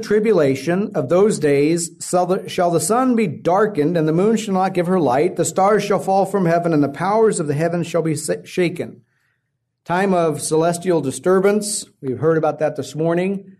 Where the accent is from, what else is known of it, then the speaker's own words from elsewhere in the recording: Midwest, United States; growing up in the Midwest, I saw tornadoes.